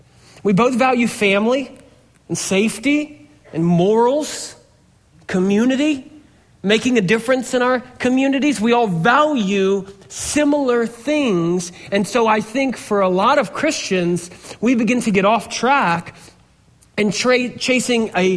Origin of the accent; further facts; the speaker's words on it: Harlem, Georgia, United States; And while I'm from Harlem, Georgia, I see the value of going to the dump.